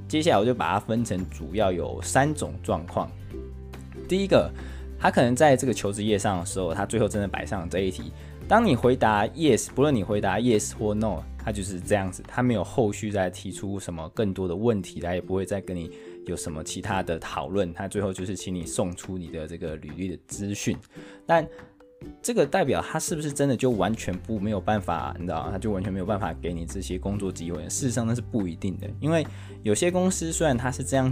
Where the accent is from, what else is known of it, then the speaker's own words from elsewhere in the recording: Taiwan; now in United Kingdom; 那像我们是台湾来的